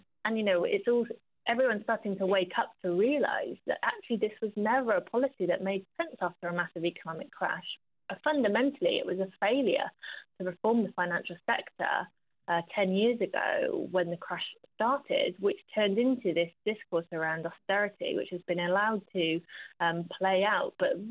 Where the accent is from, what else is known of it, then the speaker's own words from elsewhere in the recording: Gloucester, South West England, United Kingdom; I come from Gloucester, and there over 4,500 people are on the waiting list for social housing